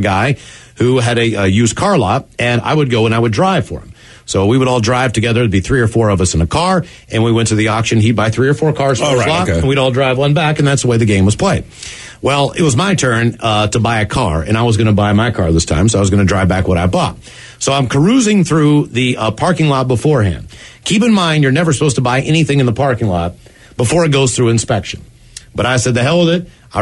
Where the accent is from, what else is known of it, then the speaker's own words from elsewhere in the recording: West Virginia, United States; I'm from West Virginia.